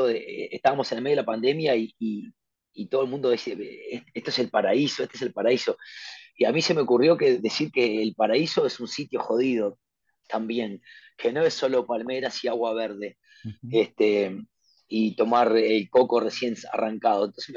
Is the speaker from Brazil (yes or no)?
no; Uruguay; A nosotros, al Uruguay, siempre le costó asomar la cabeza entre dos monstruos como Argentina y Brasil. En los 90, MTV no nos daba bola a los músicos uruguayos.